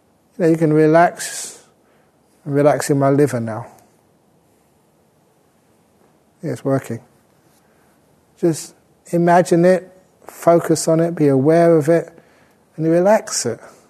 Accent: London, United Kingdom; born there; And don't think that I was born on Mars, okay? I was born in London. So, I'm just an ordinary guy.

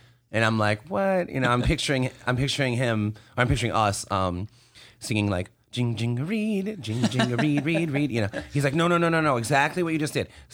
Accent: West Bloomfield, Michigan, United States; So I grew up in West Bloomfield, and I don't know if the library has changed.

